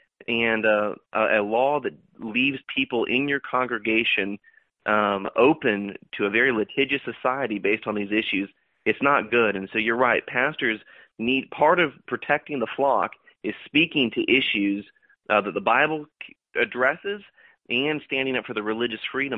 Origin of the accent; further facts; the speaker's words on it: Orlando, Florida, United States; your home state of Florida, which is actually my home state of Florida as well, I was born and raised in Orlando